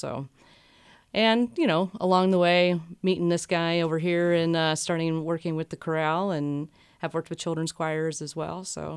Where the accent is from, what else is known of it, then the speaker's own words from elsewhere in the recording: Santa Rosa, California, United States; Well, I was born in Santa Rosa, California.